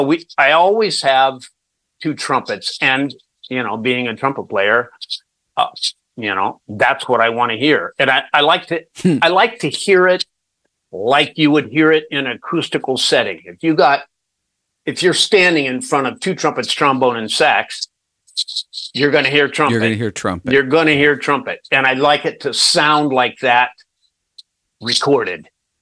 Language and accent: English; Illinois, United States; You know, I'm from Illinois, so you know it was like a big deal.